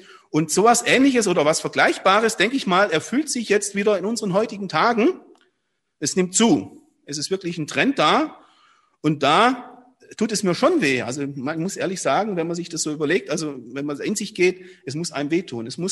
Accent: Southern Germany, Germany; ich komme ja aus dem Süden Deutschlands und habe da eigentlich nie irgendwo Schwierigkeiten gehabt mit dem Glauben

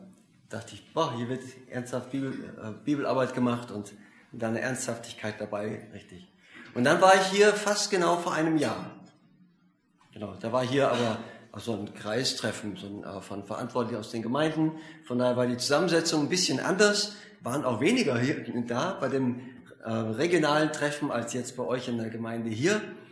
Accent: Austria; now in Germany; Meine Mutter kommt aus dem Rheinland, ich bin in Österreich geboren. Genau. Meine Eltern waren Missionare in Österreich und deswegen bin ich in Österreich geboren und aufgewachsen und bin auch nur Gastarbeiter in Deutschland. Ich bin Missionar in Deutschland von Österreich aus.

